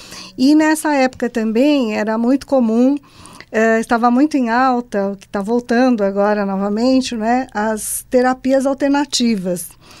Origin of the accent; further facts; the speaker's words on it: Santos, São Paulo, Brazil; Bom, eu sou de Santos, né? Da cidade de Santos.